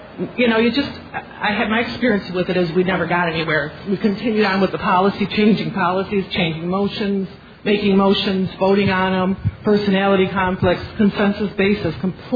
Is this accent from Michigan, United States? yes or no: yes; Michigan, United States; I'm from Michigan.